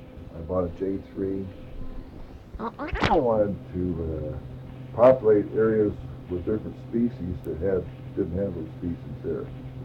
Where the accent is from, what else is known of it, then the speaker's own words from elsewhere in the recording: Anchorage, Alaska, United States; also born or lived in Lansing, Michigan; I was born in Lansing, Michigan, 1941, and my family moved to Anchorage, Alaska in 1946. They sold everything they had in Michigan and moved to Alaska.